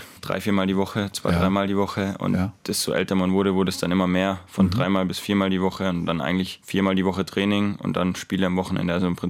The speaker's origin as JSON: {"language": "German", "town": "Villingen-Schwenningen", "region": "Baden-Württemberg", "country": "Germany", "tie": "born there", "lives_now": "Berlin, Germany", "said": "wenn ich mit meinen Freunden aus der Heimat rede, kommt so ein kleiner Dialekt mit."}